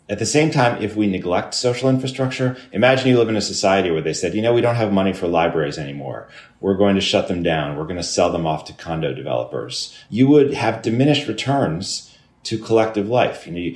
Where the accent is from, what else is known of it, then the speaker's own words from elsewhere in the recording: Chicago, Illinois, United States; I grew up in Chicago, and, you know, Chicago, you know, it's a famous industrial city.